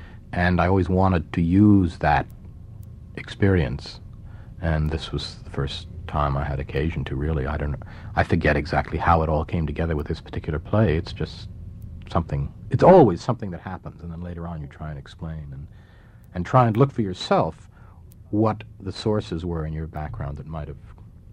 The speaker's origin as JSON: {"language": "English", "town": "Scarsdale", "region": "New York", "country": "United States", "tie": "born or raised there", "said": "I had spent my youth, being a young kid growing up in Scarsdale and then going to Brown and going to Yale and feeling sort of out of it"}